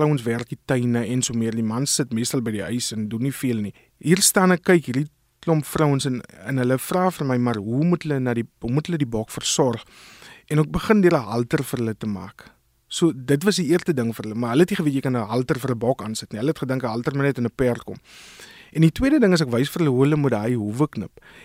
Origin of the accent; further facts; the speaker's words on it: Port Nolloth, Northern Cape, South Africa; So ek het groot geword op die platteland, dorpie met naam van Port Nollet. En ja, baie van my familie was in landbou gewees.